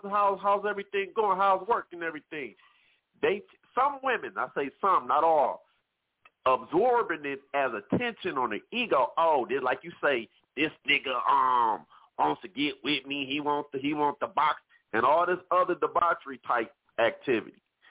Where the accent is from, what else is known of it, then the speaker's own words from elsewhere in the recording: Detroit, Michigan, United States; I'm from Detroit, Michigan, and I'm a single guy